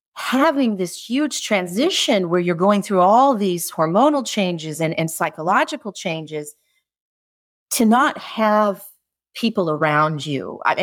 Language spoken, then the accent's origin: English; Midwest, United States; you just got growing up in Gen X and in the Midwest